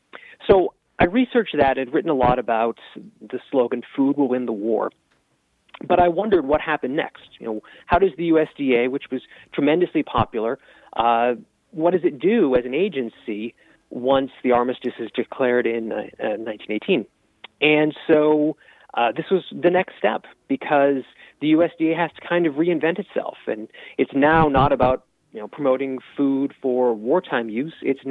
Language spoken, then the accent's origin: English; Boston, Massachusetts, United States; I'm actually from Boston, where she, you know, broadcast her program